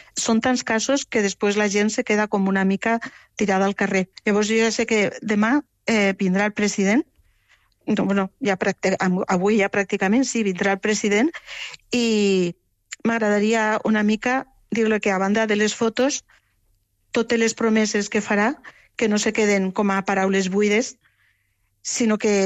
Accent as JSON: {"language": "Catalan", "town": "Valencia", "region": "Valencian Community", "country": "Spain", "moved": "as an adult", "lives_now": "Ulldecona, Spain", "said": "jo sóc de València però no estic allí, estic a Ulldecona, estic a uns 150 quilòmetres, pues, ho he vist molt directament perquè la meva família està allí i he viscut allí quasi que 30 anys."}